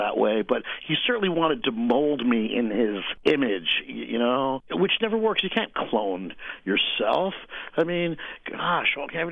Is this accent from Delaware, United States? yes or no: no; New Jersey, United States; Growing up in the 70s, I mean, it was such a wide open time to grow up. I was just laughing, you know, the other night how easy it was to get liquor when you were a kid in New Jersey.